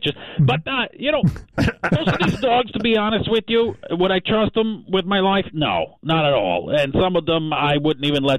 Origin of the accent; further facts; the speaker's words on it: Forney, Texas, United States; I grew up a common man in Forney. I'm from Forney. I'm right out there.